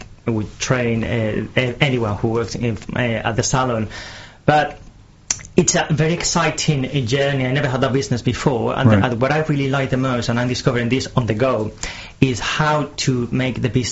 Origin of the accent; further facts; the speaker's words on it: Madrid, Community of Madrid, Spain; English is a second language; now in England, United Kingdom; I've been living in England for the last 10 years. People think I'm Italian, but actually I'm not. I'm from Madrid